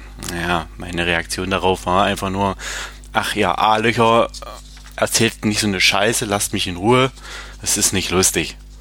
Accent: Halle, Saxony-Anhalt, Germany; ich komme aus Halle an der Saale.

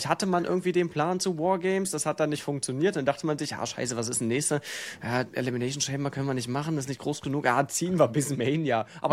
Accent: East Germany, Germany; Ich komme aus dem Osten, wir haben hier, das ist schwierig.

